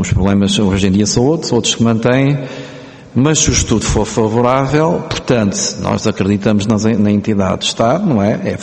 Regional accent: Setúbal, Portugal; eu até sou alentejano, mas sou do distrito de Setúbal

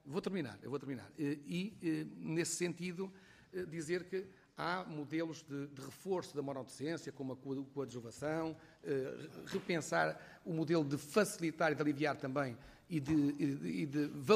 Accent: Viseu, Portugal; Eu também sou professor de carreira, estive deslocado no Alentejo, sou de Viseu, estive no Alentejo, estive na Madeira, estive na Beira Baixa

